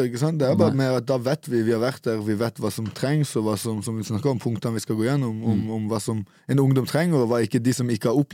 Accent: Kristiansand, Agder, Norway; Kristiansand, Grim. Litt over hele verden. Sør-Amerika, Sentral-Amerika, også Spania, men mest Grim, Kristiansand.

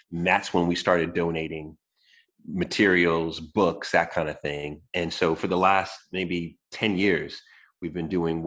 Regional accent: New York City, New York, United States; born there; So I was born in New York. Shout out to all my Jamaica queens. Massive, right? I was not born in the best area, should I say, right?

